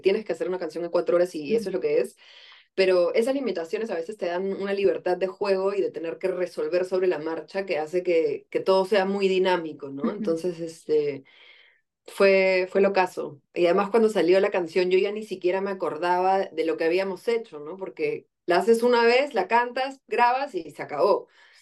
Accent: Peru; soy cantautora peruana

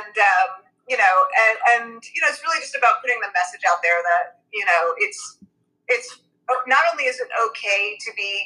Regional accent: Brooklyn, New York, United States; I'm from Brooklyn.

